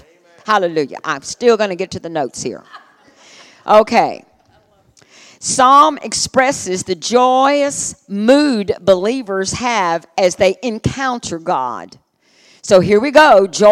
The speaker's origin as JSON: {"language": "English", "region": "Louisiana", "country": "United States", "said": "I can't pronounce them because I'm Cajun and English and I slaughter them."}